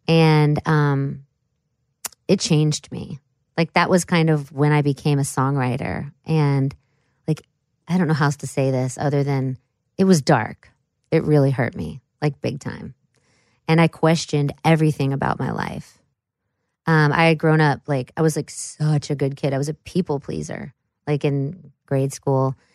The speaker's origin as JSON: {"language": "English", "town": "Lawrence", "region": "Kansas", "country": "United States", "tie": "born or raised there", "said": "I grew up in Lawrence."}